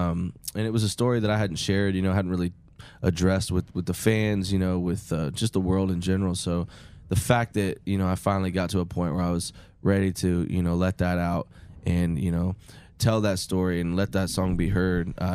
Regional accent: Terre Haute, Indiana, United States; and I'm from Terre Haute, Indiana, so about 25 minutes from Paris, Illinois.

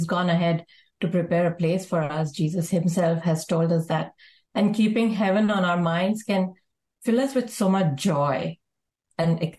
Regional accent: India; now in United States; because, you know, I came from India to America, and there are times when I feel so homesick for home.

